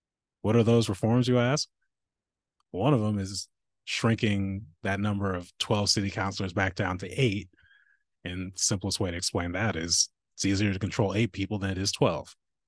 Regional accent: Lake Oswego, Oregon, United States; I grew up in Lake Oswego, you know, Lake No Negro, Oregon.

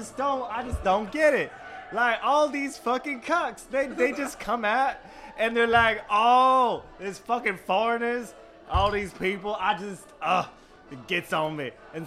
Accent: Arkansas, United States; I'm from Arkansas.

